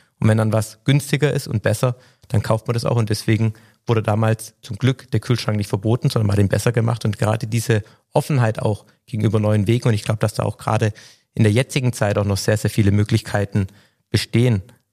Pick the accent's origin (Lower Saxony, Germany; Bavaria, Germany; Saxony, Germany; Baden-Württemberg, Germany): Baden-Württemberg, Germany; Jetzt komme ich aus Baden-Württemberg.